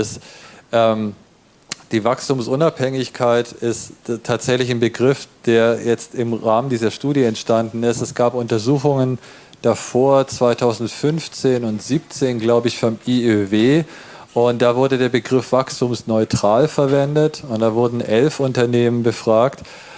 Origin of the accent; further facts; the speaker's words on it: Braunschweig, Lower Saxony, Germany; aus meiner Heimatstadt Braunschweig